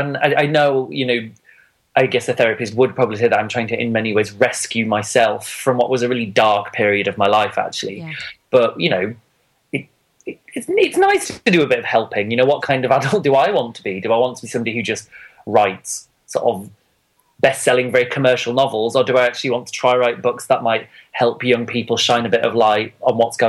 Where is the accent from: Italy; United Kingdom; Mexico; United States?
United Kingdom; Yorkshire and the Humber; Growing up near Bradford, I could well have been the only gay in the village.